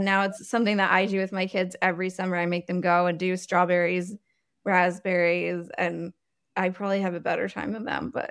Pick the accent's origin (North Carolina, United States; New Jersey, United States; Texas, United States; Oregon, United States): New Jersey, United States; Morristown; I grew up in New Jersey, which is not the first place you think of when you think military.